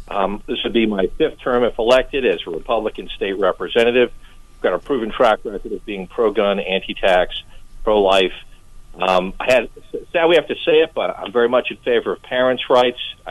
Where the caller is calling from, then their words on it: Nashua, New Hampshire, United States; Hi, Howie. This is … in Nashua, New Hampshire.